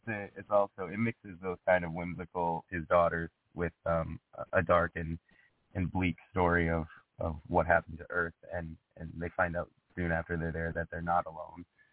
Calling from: Rhode Island, United States; I'm in Rhode Island.

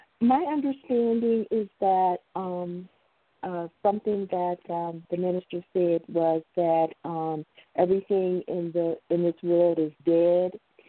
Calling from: Washington, District of Columbia, United States; I'm from Washington, D.C.

